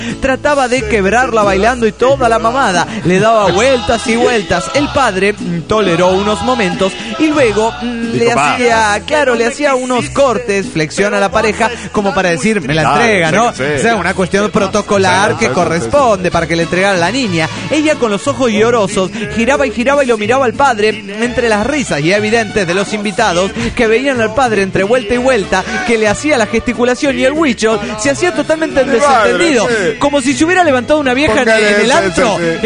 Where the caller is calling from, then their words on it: Iztapalapa, Mexico City, Mexico; de Ixtapalapa de F México.